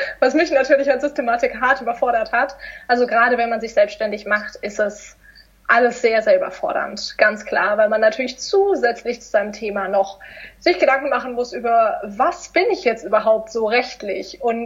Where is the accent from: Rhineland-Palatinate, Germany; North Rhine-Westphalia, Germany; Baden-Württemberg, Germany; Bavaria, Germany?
Baden-Württemberg, Germany; Und da gibt es diese Masterminds, auch in Stuttgart, weil ich komme aus der Nähe.